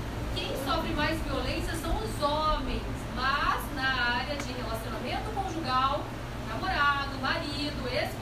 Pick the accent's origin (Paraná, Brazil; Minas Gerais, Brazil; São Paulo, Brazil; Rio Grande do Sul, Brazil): Paraná, Brazil; Pato Branco; Quando eu era pequena lá em Pato Branco, mais ou menos